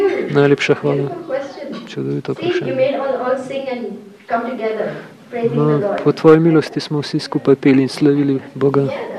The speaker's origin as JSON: {"language": "Slovenian", "country": "India", "said": "Jaz sem iz Indije"}